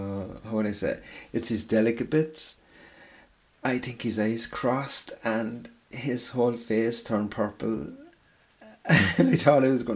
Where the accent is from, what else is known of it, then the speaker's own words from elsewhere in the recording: Ireland; I'm Irish, we bluff our way through everything. As I said, I'm Irish.